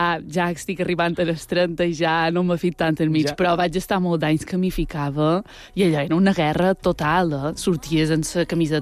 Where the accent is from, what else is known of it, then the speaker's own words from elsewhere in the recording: Petra, Balearic Islands, Spain; des de petita, amb les meves amigues de Petra, que jo soc de Petra